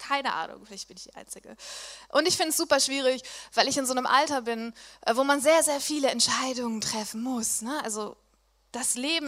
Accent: Essen, North Rhine-Westphalia, Germany; in meiner Heimat in Essen. Wie cool ist das denn?

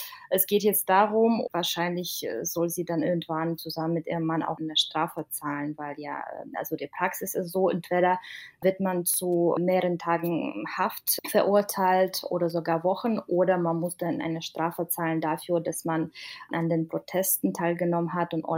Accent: Belarus; Ich bin in Belarus geboren, aufgewachsen.

